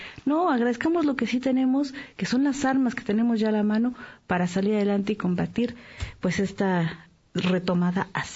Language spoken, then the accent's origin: Spanish; Romania; Yo soy rumana.